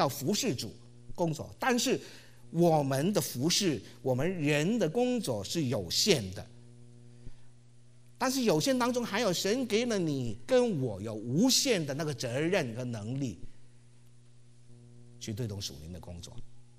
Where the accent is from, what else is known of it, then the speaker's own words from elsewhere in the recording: Hong Kong; 我是香港的